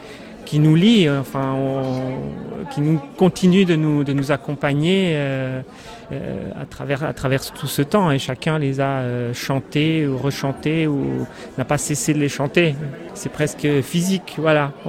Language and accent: French; Rome, Lazio, Italy; born there; French is a second language; Et puis, nous sommes là aussi … Nous sommes nés à Rome. Plutôt, nous venons de l'école de Testaccio au départ.